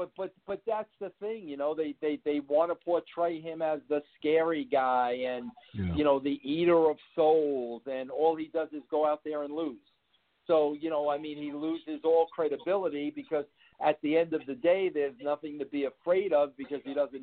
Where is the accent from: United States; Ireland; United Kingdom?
United States; New York City, New York; born there; And hey, bro, I was born in Brooklyn.